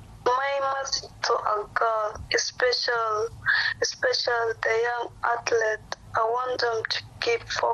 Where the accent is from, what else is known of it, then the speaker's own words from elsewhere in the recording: South Sudan; my beloved country, South Sudan. Also, being the only woman among the team, I have never competed for my hometown or state